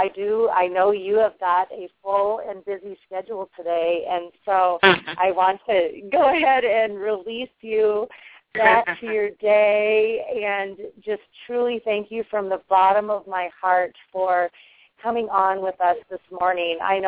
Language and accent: English; United States; And as an American adoptee, I have, you know, we have more of a privilege perhaps to be reunified